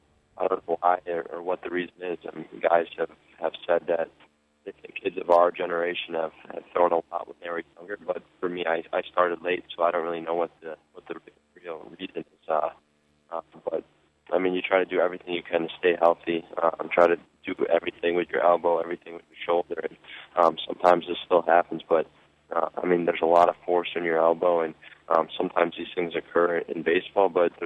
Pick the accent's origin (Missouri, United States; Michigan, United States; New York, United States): New York, United States; Syracuse; especially growing up in Syracuse, a big Orange fan.